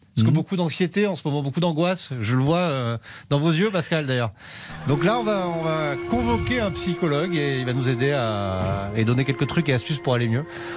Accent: Marseille, Provence-Alpes-Côte d'Azur, France; born there; Je suis marseillais de naissance, hein, je le rappelle à nos auditeurs.

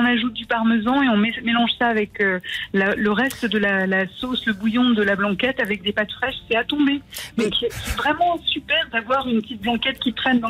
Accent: Lyon, Auvergne-Rhône-Alpes, France; Ah d'ailleurs, oui, vous savez, je suis lyonnaise

